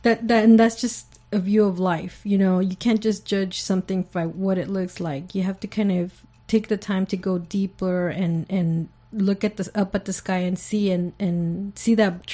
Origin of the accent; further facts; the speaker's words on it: United States; And I'm like, yeah, because I'm American.